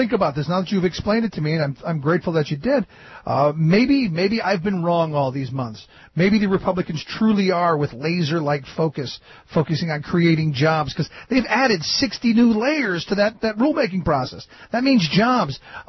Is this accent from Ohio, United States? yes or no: yes; Cleveland, Ohio, United States; I grew up in Cleveland, Ohio, home of the Clean Water Act.